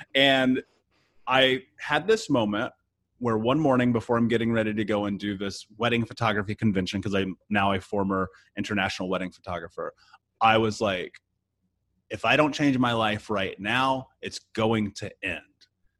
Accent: Indianapolis, Indiana, United States; I grew up in the Midwest, Indianapolis.

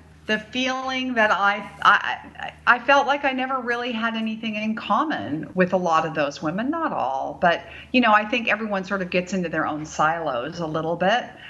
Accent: California, United States; No, I am from the Bay Area.

